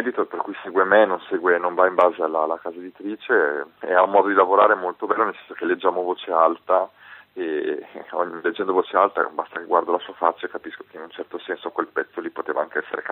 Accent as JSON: {"language": "Italian", "town": "Rimini", "region": "Emilia-Romagna", "country": "Italy", "said": "Io sono di Rimini, sì."}